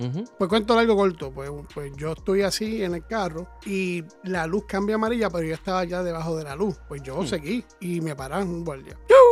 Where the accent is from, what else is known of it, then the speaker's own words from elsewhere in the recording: Puerto Rico; Y cuando escuchó mi acento, dice, "¿De tú eres?" Y yo, "Soy de Puerto Rico."